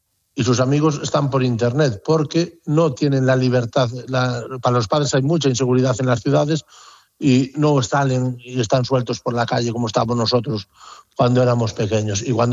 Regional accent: Galicia, Spain; also born or lived in Barcelona; yo nací en Barcelona, pero ya de pequeñito me vine para Galicia

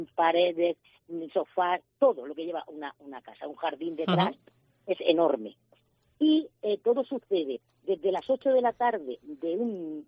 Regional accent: Region of Murcia, Spain; que tú sabes que yo soy muy murciana

